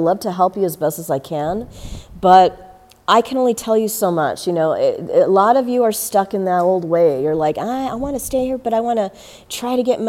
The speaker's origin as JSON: {"language": "English", "country": "United States", "tie": "born there", "said": "I have come from the United States. I was American born. I'm an American and Mexican."}